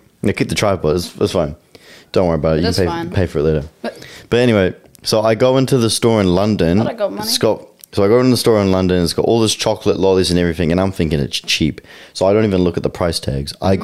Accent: New Zealand; I'm from New Zealand, so that's 140 NZ.

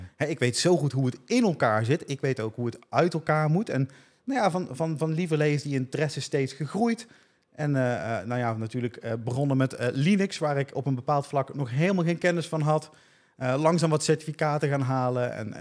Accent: North Brabant, Netherlands; accent: Brabant dialect; Verder kom ik uit Brabant, excuses voor het dialect, mocht je het horen.

